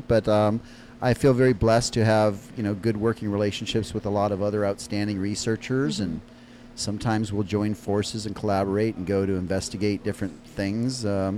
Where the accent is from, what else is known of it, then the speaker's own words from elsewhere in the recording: Minnesota, United States; also born or lived in Houston; now in San Antonio, United States; Born and raised in Michigan, Minnesota.